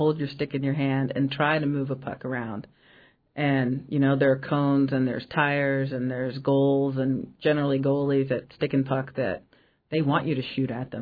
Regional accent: Ohio, United States; moved away as an adult; now in Alaska, United States; I grew up in Ohio, and I came up to Alaska in 90-something, 91 maybe.

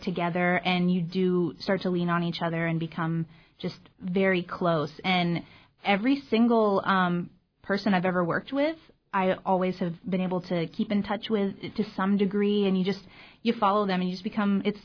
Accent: Seward, United States; I grew up in Seward, and we did a production of Charlie and the Chocolate Factory.

